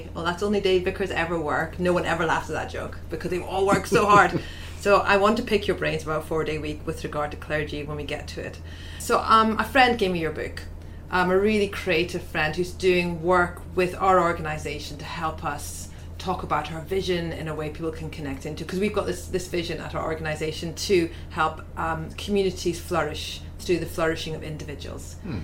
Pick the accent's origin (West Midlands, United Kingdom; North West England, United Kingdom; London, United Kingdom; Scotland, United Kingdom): Scotland, United Kingdom; I'm former Scottish Presbyterian, so still Scottish, no longer Presbyterian, but huge work ethic in my background.